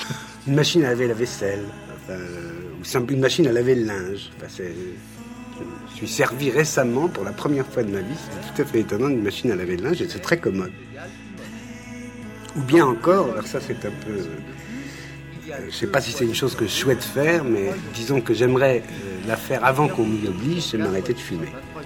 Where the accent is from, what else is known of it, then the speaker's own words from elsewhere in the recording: Paris, Île-de-France, France; J'ai jamais été, depuis que je suis parisien, depuis ma naissance, j'ai jamais été sur les bateaux-mouches.